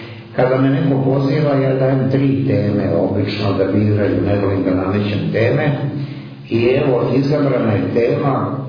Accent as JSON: {"language": "Serbian", "region": "Belgrade", "country": "Serbia", "said": "kuća bila tradicionalno religiozna, mi smo iz Beograda i otac i majka i ja."}